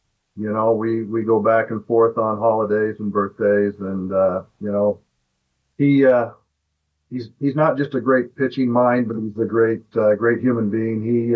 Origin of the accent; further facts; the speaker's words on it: Moscow, Idaho, United States; You know, I grew up in Northern Idaho, played high school baseball and in similar weather to this. We used to sneak down to, I was from Moscow, so we used to sneak down to Lewiston, 33 miles away, and it was the, you know, the Sun Belt of Idaho.